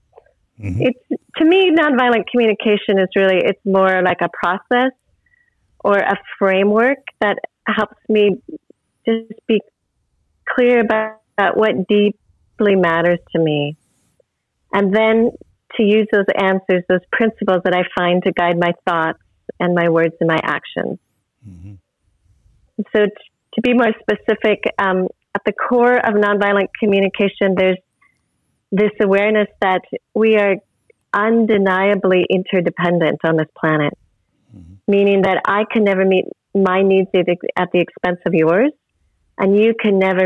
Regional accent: Pacific Northwest, United States; I am from the Pacific Northwest in the United States

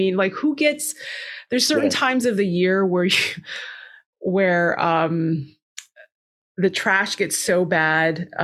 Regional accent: Nepal; I'm originally from Nepal and I had moved back

